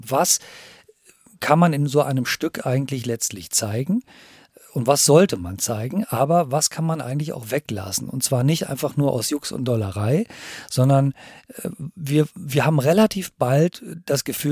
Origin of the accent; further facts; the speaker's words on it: Potsdam, Brandenburg, Germany; Und dann war es ein wunderbarer winterlicher Spaziergang in meiner Heimatstadt Potsdam